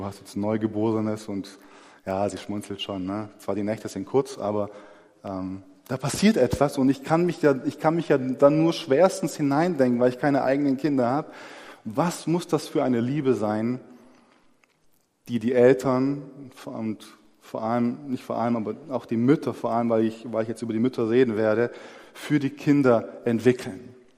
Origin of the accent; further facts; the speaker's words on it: Southern Germany, Germany; Als ich dann unten war in Süddeutschland, in meiner Heimat, habe ich gemerkt, als ich so runtergefahren bin